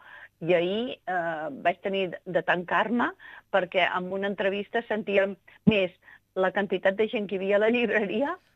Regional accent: Girona, Catalonia, Spain; Tan obsessionats que jo, que soc de Girona

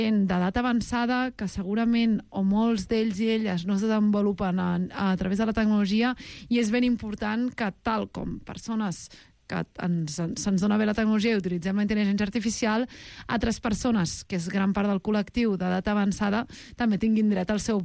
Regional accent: Vilassar de Mar, Catalonia, Spain; Aquest any em vaig enfadar molt amb les eleccions del meu poble, de Vilassar de Mar

